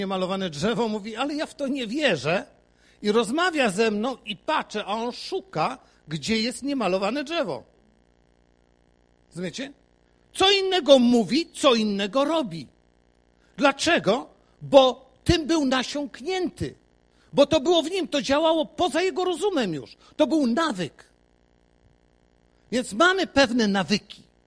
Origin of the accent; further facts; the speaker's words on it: Silesian Voivodeship, Poland; u nas na Śląsku się mówi, Ślązacy, tacy typowi Ślązacy